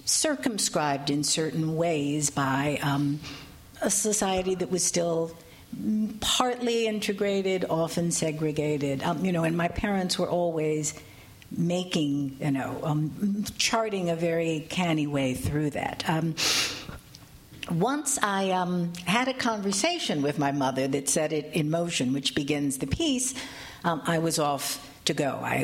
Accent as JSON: {"language": "English", "town": "Chicago", "region": "Illinois", "country": "United States", "said": "I'm from Chicago, so... all right."}